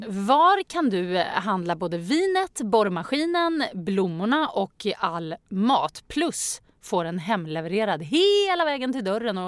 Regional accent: Gothenburg, Västra Götaland County, Sweden; born there; Men jag är ju född i Göteborg.

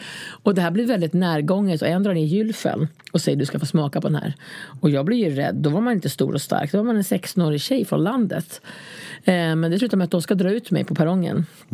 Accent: Gävleborg County, Sweden; now in Stockholm, Sweden; jag kommer från Hudiksvall och Ljusdal och så här, jag har bott lite överallt där. Och så kom jag till Stockholm.

